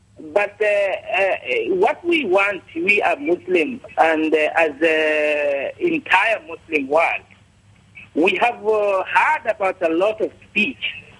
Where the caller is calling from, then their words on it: South Africa; I'm calling from South Africa.